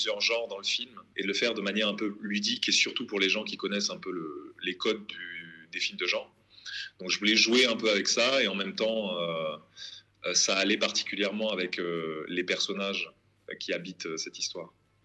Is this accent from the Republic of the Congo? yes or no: yes; Republic of the Congo; moved away as an adult; now in France; Moi, j'ai grandi au Congo-Brazzaville. Je suis arrivé en France à mes 18-19 ans, après mon bac.